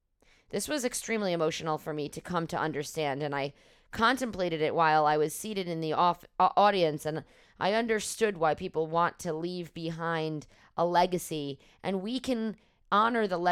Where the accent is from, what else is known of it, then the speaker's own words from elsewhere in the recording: New York, United States; and I was born and raised in New York.